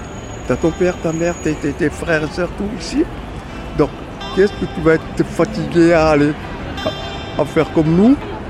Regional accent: France; Bah, parce que je suis français.

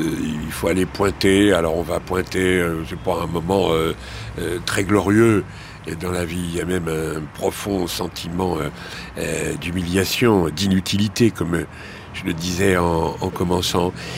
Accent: France; Il nous aboie dessus parce qu'on est français.

